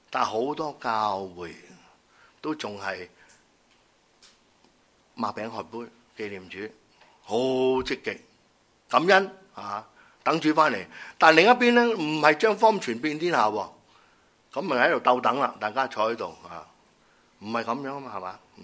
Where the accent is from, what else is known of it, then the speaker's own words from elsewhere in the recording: Guangdong, China; 我哋广东人咧有一句说话，唔理三七廿一